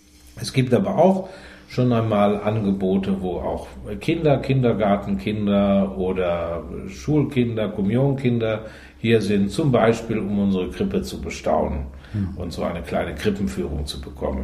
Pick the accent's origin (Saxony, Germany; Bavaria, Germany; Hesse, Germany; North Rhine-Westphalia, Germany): North Rhine-Westphalia, Germany; Lippstadt; also born or lived in Trier; Ich bin jetzt hier in Lippstadt, auch als Leiter des Hauses seit 2011, bin aber gebürtiger Lippstädter, habe also die ersten 25 Jahre meines Lebens hier in Lippstadt verbracht, war dann 20 Jahre in Trier und bin dann in der letzten Phase wieder hier gewesen.